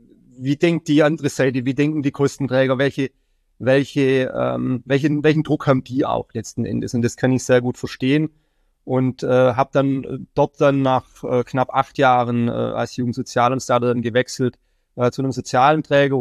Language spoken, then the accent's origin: German; Baden-Württemberg, Germany; Ich komme ursprünglich aus Baden-Württemberg